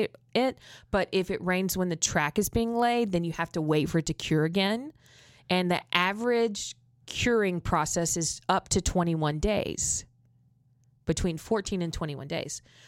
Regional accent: Massachusetts, United States; accent: Boston; Do you want me to talk in my Boston accent?

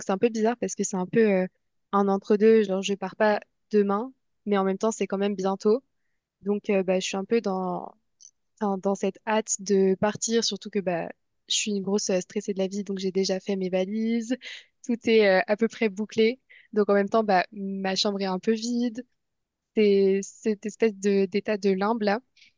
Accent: Paris, Île-de-France, France; je suis parisienne pour dire au revoir à mes endroits préférés de Paris

